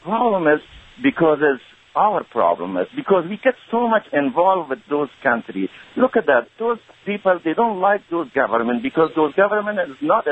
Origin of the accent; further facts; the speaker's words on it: United States; English is a second language; I'm a Muslim. I'm American. I love this country.